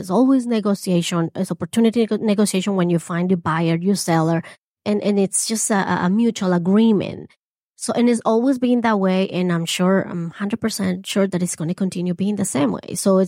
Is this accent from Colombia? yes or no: yes; Colombia; English is a second language; You know, I'm a Hispanic. I'm original from Colombia.